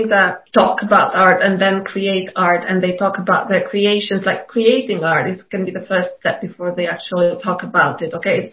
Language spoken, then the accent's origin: English; Poland; which is a non-profit in Poland, and I am from Poland.